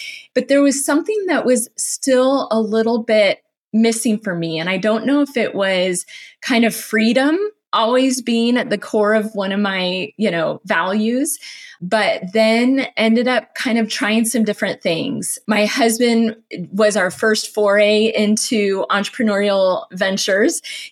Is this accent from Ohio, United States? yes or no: no; Phoenix, Arizona, United States; also born or lived in Las Vegas / California; So I was born in Las Vegas, of all places. And then we moved to Phoenix and then California and then back to Phoenix and all around Phoenix growing up.